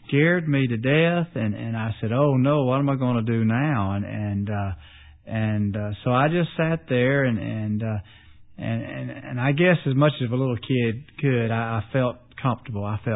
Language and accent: English; Louisville, Kentucky, United States; born there; Yeah, I was born in Louisville, Kentucky, to some wonderful parents